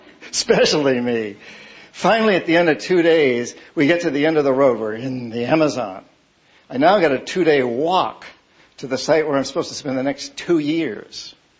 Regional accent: New Hampshire, United States; Like, I'm from New Hampshire. Give me another one.

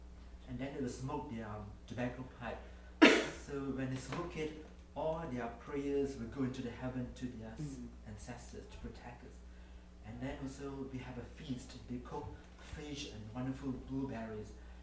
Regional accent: Toronto, Ontario, Canada; So I'm from Toronto

